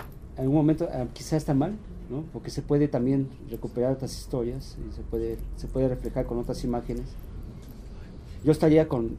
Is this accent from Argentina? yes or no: no; Mexico; Cómo evitar el morbo en una cultura como la mexicana